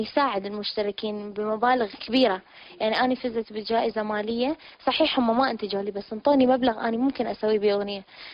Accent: Iraq; صاحب الشركة أنه شاف أنا عراقية وماكو فنانات عراقيات هواية

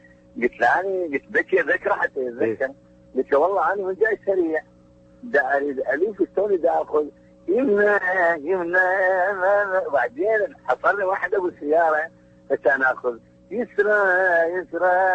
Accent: Iraq; والله الوضع عندنا بالعراق يعني شلون تقدر تقول بصورة عامة جيد

